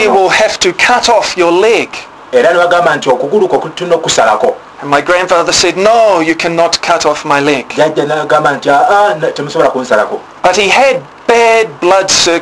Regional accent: New Zealand; I'm from New Zealand.

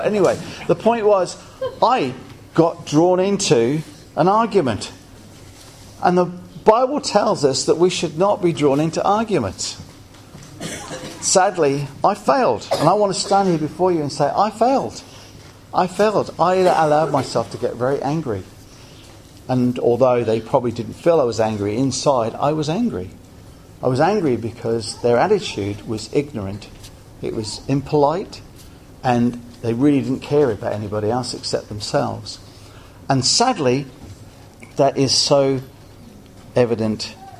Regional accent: England, United Kingdom; now in Australia; And I'm English, and I'm just not into this AFL obsession

